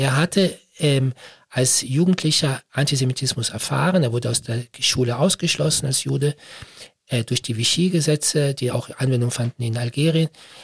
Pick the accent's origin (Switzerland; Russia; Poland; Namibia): Switzerland; born there; Ich bin in der Schweiz geboren, aber mein Vater ist Italiener, meine Mutter war Deutsche, sie war protestantisch, aber irgendwie atheistisch, mein Vater war katholisch, aber irgendwie agnostisch.